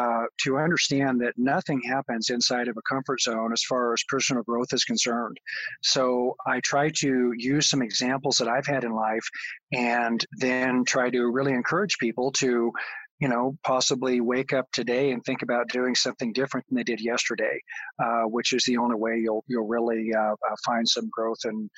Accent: Boise, Idaho, United States; which is in my hometown of Boise, Idaho

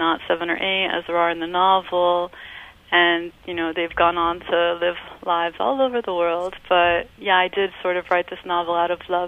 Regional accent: New Jersey, United States; now in Paris, France; But I can't, you know, negate that I'm Colombian American, just like my narrator is. And also that I'm from New Jersey, of Colombian parents, right. And I moved to Paris.

